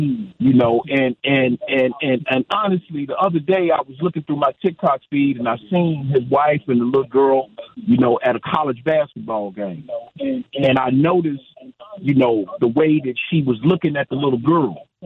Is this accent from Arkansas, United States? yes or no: yes; Arkansas, United States; You know, I come from the South, man. I come out of Arkansas, man.